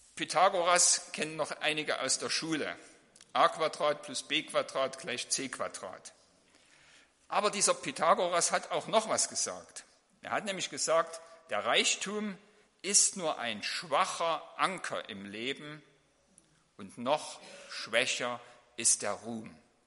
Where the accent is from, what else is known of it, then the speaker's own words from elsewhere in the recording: Saxony, Germany; born there; eigentlich bin ich gebürtig in Sachsen. Das verrät die Sprache.